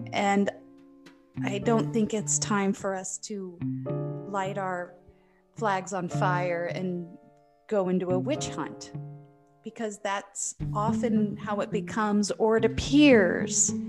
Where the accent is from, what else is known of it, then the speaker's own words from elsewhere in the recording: New Orleans, Louisiana, United States; I come from New Orleans, so I don't believe we live in a soup.